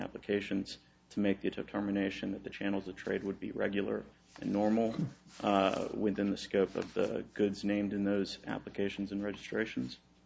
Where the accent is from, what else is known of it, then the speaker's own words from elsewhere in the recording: Texas, United States; I will tell you that I'm from Texas, and in Texas we have all kinds of pronunciations.